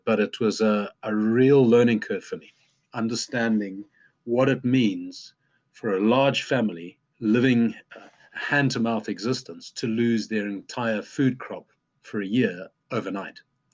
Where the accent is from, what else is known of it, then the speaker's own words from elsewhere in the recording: Zambia; also born or lived in Zimbabwe / Malawi; growing up in Zambia, Zimbabwe, Malawi.